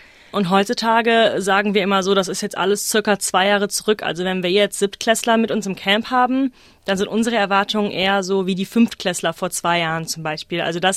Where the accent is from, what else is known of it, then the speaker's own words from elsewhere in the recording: Rhineland, Germany; Ich bin in Deutschland auf dem Land groß geworden, eine sehr, sehr ländliche Gegend im Rheinland und habe eigentlich meine ganze Kindheit draußen verbracht. Wir hatten einen riesigen Garten, wir haben ganz nah am Fluss gewohnt.